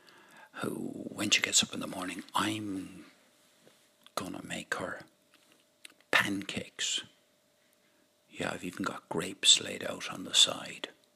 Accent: Ireland; This had never crossed my mind while I was living in Ireland, growing up in Ireland.

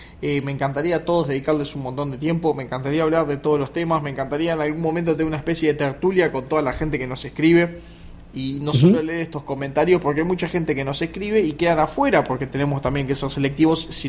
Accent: Montevideo, Uruguay; Yo soy uruguayo, vengo de Montevideo.

